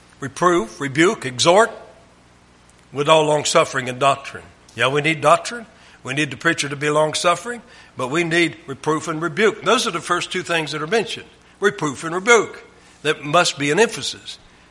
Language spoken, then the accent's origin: English; the South, United States; I grew up in Southern Baptist, and there was no rebuking in the preaching. It was soft, and the preachers were hirelings. A Southern Baptist preacher, for the most part, at least in the South where I grew up, is a hireling.